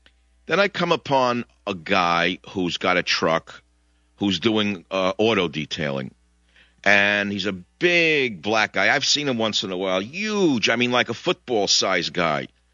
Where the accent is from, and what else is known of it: New York City, New York, United States; born or raised there